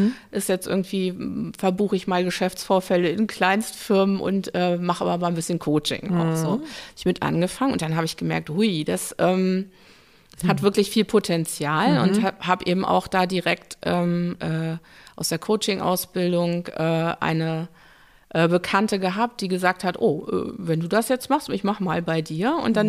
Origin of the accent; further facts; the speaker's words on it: Northern Germany, Germany; man kommt ja jetzt als Norddeutsche jetzt nicht auf die Idee zu sagen, oder norddeutsche Halbholländerin